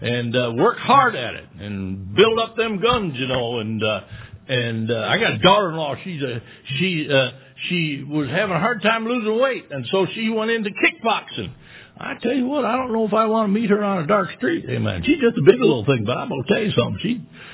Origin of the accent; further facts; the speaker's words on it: United States; And I enjoy the fact that I'm an American.